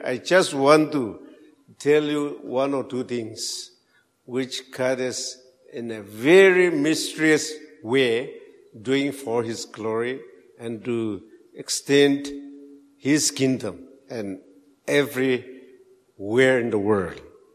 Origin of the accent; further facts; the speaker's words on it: Nagaland, India; English is a second language; she did not believe that I'm Indian.